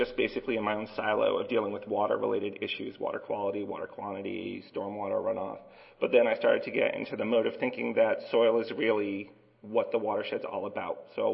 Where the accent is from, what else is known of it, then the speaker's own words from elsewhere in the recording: Northeast, United States; because I grew up in the Northeast and I grew up with a large family, I tend to talk very fast.